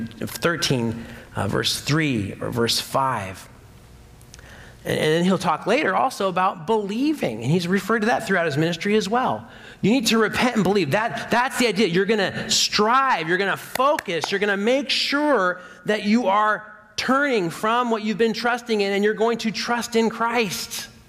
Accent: United States; I know Americans, we tend to be a bit larger, and I'm an American.

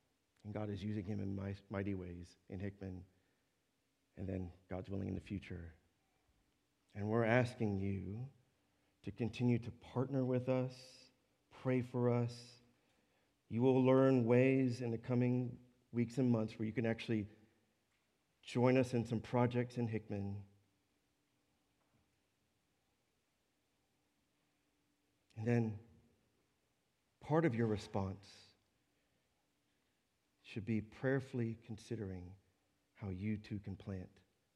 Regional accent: Jamaica; I'm Jamaican, by the way

